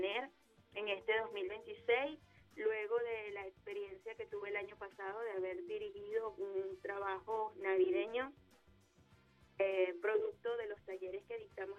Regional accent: Venezuela; Esperamos que como venezolanos podamos cumplir esos plazos.

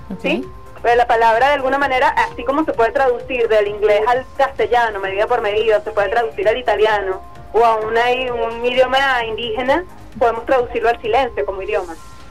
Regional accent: Cumaná, Sucre, Venezuela; moved away as an adult; yo empecé a hacer teatro a los 8 años en Cumaná, soy de Cumaná

